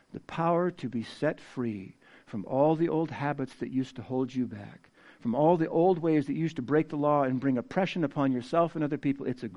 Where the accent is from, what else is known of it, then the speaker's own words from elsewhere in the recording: Virginia, United States; Forgive me, I'm from Virginia.